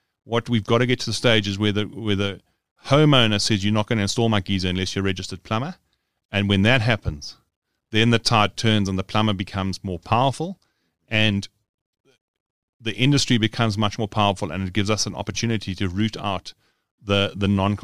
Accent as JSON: {"language": "English", "town": "Johannesburg", "region": "Gauteng", "country": "South Africa", "tie": "born or raised there", "said": "I was born in Johannesburg. I am a Johannesburg man through and through, or boy through and through."}